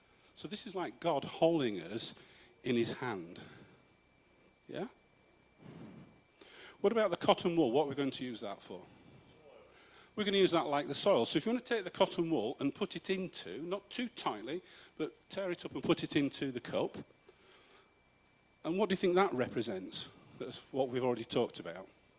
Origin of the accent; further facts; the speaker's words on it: Yorkshire and the Humber, United Kingdom; accent: Yorkshire; Don't take the mic out of my Yorkshire accent.